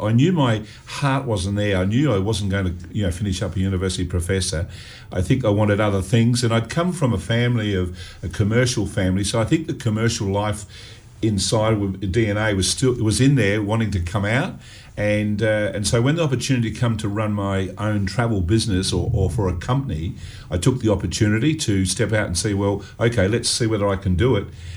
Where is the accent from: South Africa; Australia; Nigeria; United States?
Australia; Adelaide, South Australia; Well, born and bred in Adelaide, born down in the Alberton area, Port Adelaide, and went to Pennington Primary School, then Woodville High, then Adelaide University